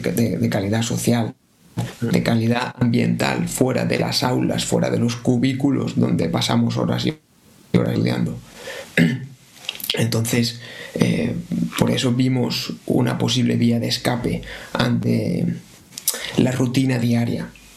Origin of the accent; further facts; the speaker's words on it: Chelva, Valencian Community, Spain; cuando yo cansino toda mi vida con mi pueblo, con Chelva